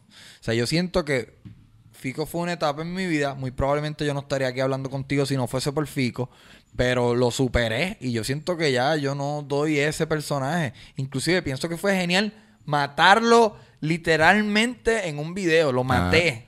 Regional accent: Añasco, Puerto Rico; Soy de Añasco y las fiestas patronales son este fin de semana.

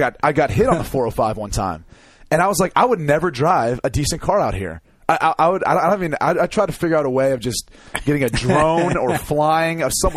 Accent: Midwest, United States; I'm from the Midwest. I don't even know what good food is, but I like Chipotle.

